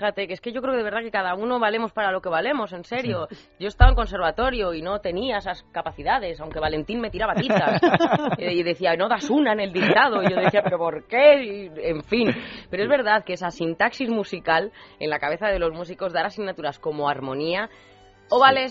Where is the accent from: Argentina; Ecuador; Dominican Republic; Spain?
Spain; Villafranca de los Caballeros, Castilla-La Mancha; Vamos a hablar de mi pueblo, de los... No te rías, Juan Antonio, Villafranca de los Caballeros.